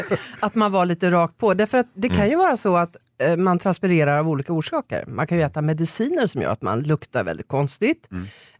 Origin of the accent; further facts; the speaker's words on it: Norrland, Sweden; Hemma i Norrland skulle man säga såhär, du svettes nalta för det var så fejt.